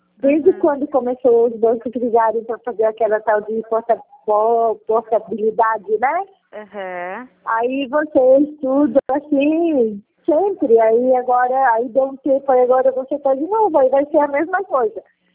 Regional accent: São Paulo, Brazil; eu sou de São Paulo, só que eu estou aqui em Pernambuco com os meus pais

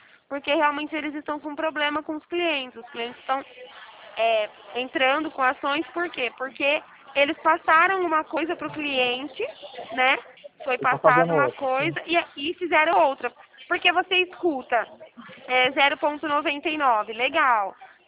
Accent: Araras, São Paulo, Brazil; eu sou paulista, sim. Mas vou te mandar um oi. Olha, eu sou bem do interior mesmo, sou aqui da cidade de Araras, interior de São Paulo, tá?

